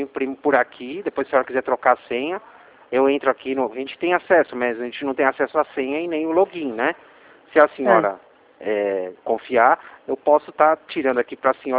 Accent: São Paulo, Brazil; A gente é aqui de Atibaia, eu sou de São Paulo, né?

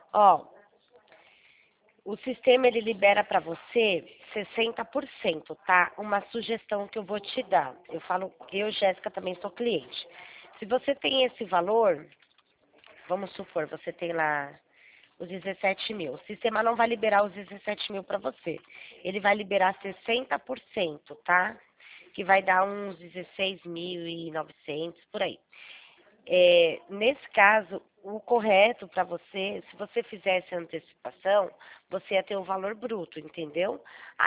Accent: Campo Limpo Paulista, São Paulo, Brazil; quando eu trabalhava em Jundiaí, que eu sou de Campo Limpo

